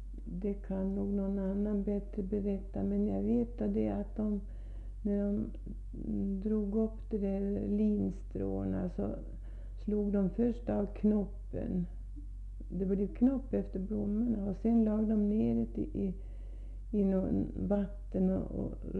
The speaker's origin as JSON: {"language": "Swedish", "town": "Hudiksvall", "region": "Gävleborg County", "country": "Sweden", "said": "Ja, jag kom ifrån Hudiksvall och han kom ifrån Moviken."}